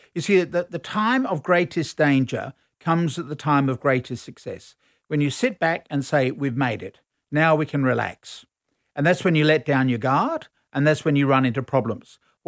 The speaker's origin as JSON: {"language": "English", "region": "England", "country": "United Kingdom", "tie": "born or raised there", "said": "when I remember growing up in England"}